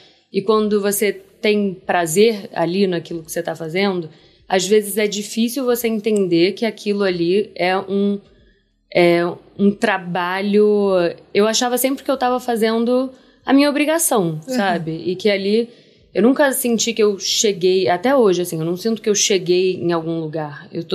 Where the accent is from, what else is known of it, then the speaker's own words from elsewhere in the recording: Rio de Janeiro, Brazil; born there; eu tenho uma relação com o Rio que também é muito própria, porque é onde eu nasci, onde está minha família e tal.